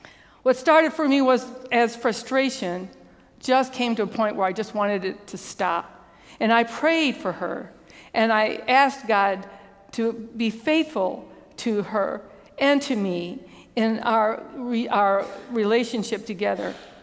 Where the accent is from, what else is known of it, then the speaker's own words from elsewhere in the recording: Michigan, United States; I try. I'm from Michigan. Bear with me.